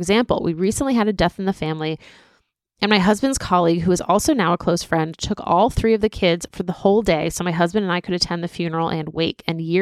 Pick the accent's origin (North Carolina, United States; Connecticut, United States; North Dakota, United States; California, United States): California, United States; moved away as an adult; now in New York, United States; I grew up in California, but left at age 18 for college. And now I live in New York City with my husband and three kids.